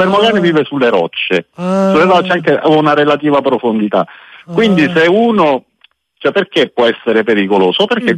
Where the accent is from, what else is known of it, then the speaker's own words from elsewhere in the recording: Apulia, Italy; Essendo salentino e ho 52 anni, io da bambino facevo il bagno lungo le coste, ovviamente del Salento, le coste ioniche